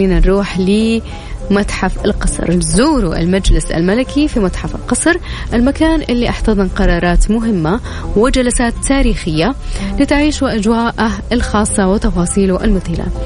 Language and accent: Arabic; Saudi Arabia; أنا من السعودية بس